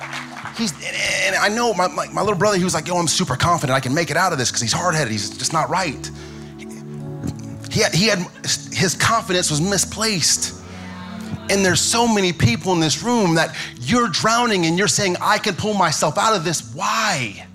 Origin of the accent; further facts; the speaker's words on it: Missouri, United States; You all know I'm not from California. I talk about it a lot. I'm from Missouri.